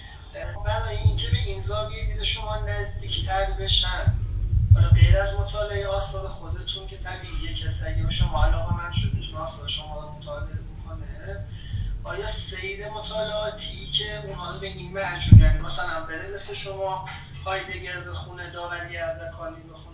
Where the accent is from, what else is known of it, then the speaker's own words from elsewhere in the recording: Isfahan, Iran; حالا ما که اصفهانی هستیم از دوره نوجوانی ایشون رو میشناسیم